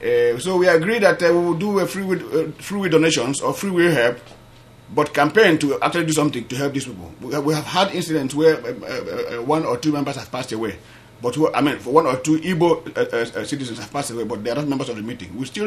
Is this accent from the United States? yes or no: no; Cameroon; You know, I grew up in Cameroon.